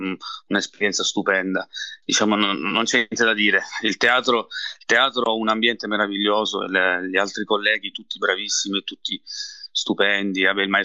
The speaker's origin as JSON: {"language": "Italian", "region": "Sicily", "country": "Italy", "said": "Forse essendo siciliano sento questo, mi sento veramente a casa."}